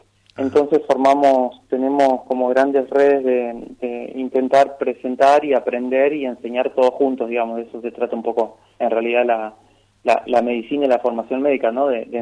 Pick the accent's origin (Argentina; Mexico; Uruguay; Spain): Argentina; interior; yo vengo del interior, no soy de Capital Federal.